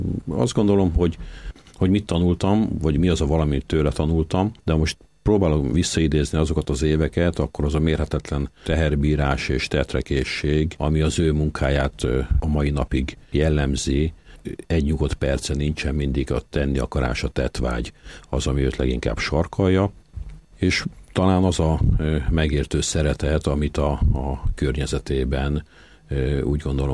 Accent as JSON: {"language": "Hungarian", "town": "Győr", "region": "Győr-Moson-Sopron", "country": "Hungary", "tie": "born or raised there", "said": "Győrben születtünk, ott éltünk, mai napig ott élünk mindannyian a család."}